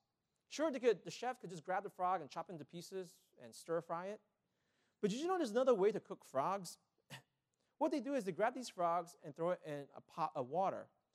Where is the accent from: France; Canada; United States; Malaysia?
Malaysia; my brother and I, we grew up in Malaysia